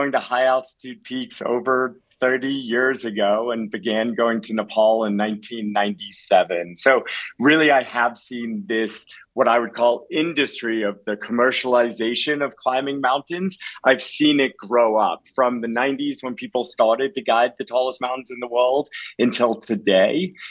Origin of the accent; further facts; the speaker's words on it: New England, United States; I moved to the United States when I was 6 years old and was growing up in New England.